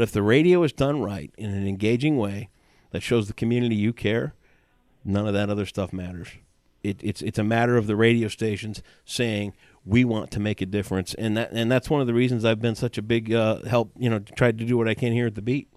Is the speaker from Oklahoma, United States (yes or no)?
no; Sparta, Michigan, United States; Because I grew up in Sparta, everything that was going on was in Muskegon.